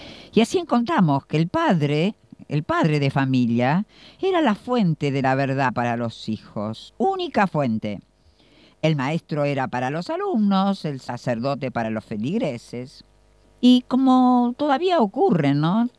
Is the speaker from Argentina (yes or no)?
yes; General San Martín, Buenos Aires Province, Argentina; soy del distrito de General San Martín